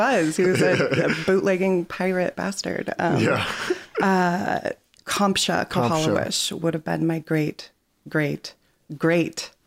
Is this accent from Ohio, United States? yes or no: no; Washington, United States; I'm from Nooksack and Upper Skagit.